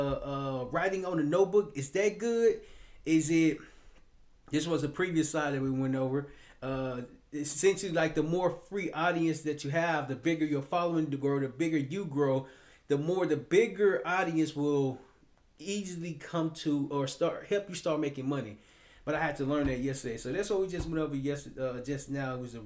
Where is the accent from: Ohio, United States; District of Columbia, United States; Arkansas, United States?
Arkansas, United States; Little Rock; now in Temple, United States; I'm from Temple. I'm in Temple right now. Well, not from. Originally, I'm from Little Rock, Arkansas, but I stay in Temple now.